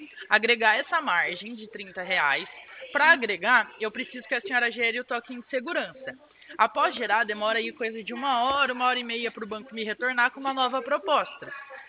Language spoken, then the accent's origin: Portuguese; Rio Claro, São Paulo, Brazil; Eu sou do interior de São Paulo. A senhora conhece Rio Claro?